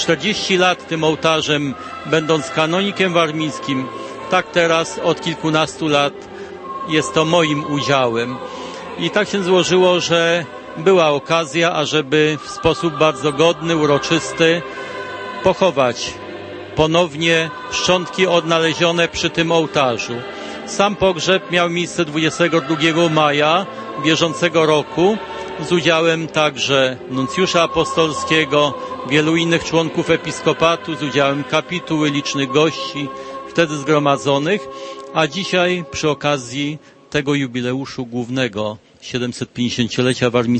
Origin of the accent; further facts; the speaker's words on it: Papowo Toruńskie, Kuyavian-Pomeranian Voivodeship, Poland; też pochodzę z Torunia, czy konkretnie z Papowa Toruńskiego, które praktycznie w tej chwili leży w granicach miasta Torunia.